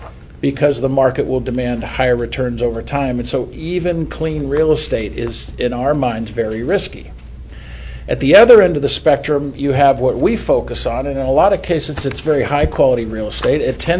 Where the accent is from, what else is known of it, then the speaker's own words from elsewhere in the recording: Orinda, California, United States; But I grew up in Orinda in the 60s and 70s before houses got expensive. So I'm thankful to be from Contra Costa.